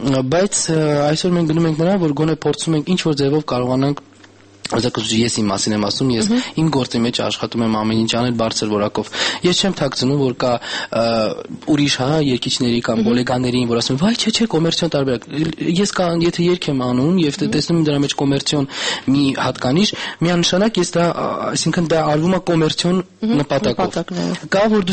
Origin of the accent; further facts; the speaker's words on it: Yerevan, Armenia; born there; ես ծնվել եմ Հայաստանում, Երևանում, սա իմ հայրենիքն է